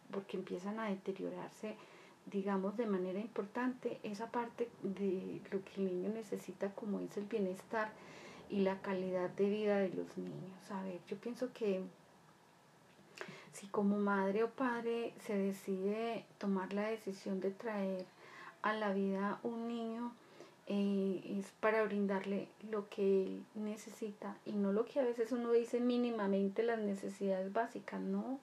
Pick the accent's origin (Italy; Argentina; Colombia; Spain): Colombia; como decimos acá en mi tierra, en Colombia